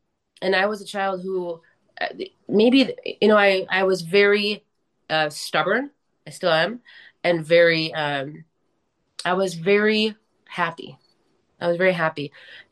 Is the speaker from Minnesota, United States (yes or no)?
yes; Minneapolis, Minnesota, United States; And so I'm 50, and I grew up in Minneapolis